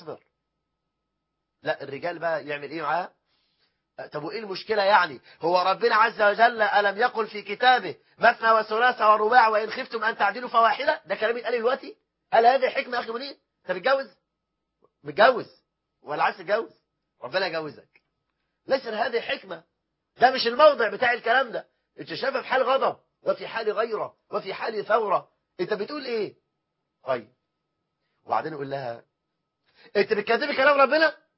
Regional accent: Egypt; احنا عندنا في مصر 9 مليون امراه مطلقه

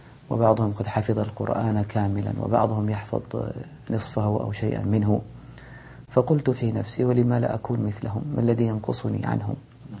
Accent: Jeddah, Makkah Province, Saudi Arabia; نشأت في مدينة جدة،

